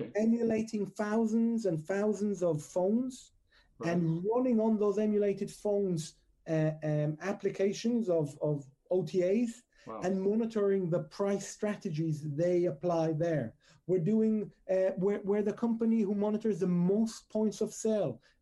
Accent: Israel; now in London, United Kingdom; born and bred in Israel, moved to London just about 8 years ago.

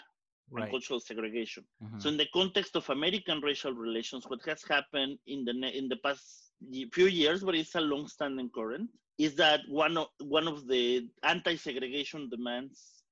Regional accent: Mexico City, Mexico; moved away as an adult; So I was born in Mexico City, where I lived for my first 18 years.

